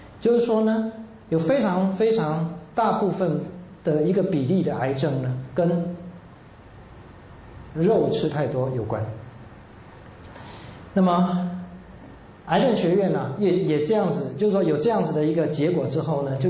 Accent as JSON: {"language": "Chinese", "country": "China", "said": "这个呢也跟我们中国人讲的道法自然"}